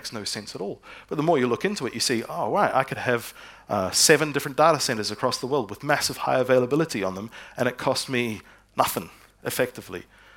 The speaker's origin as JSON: {"language": "English", "country": "New Zealand", "said": "I'm from New Zealand, and I went back there just a little while ago."}